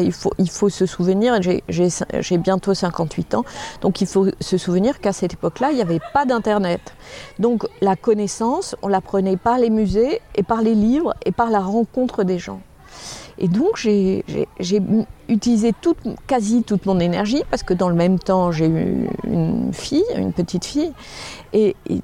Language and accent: French; Salon-de-Provence, Provence-Alpes-Côte d'Azur, France; moved away as an adult; Je viens de Salon de Provence.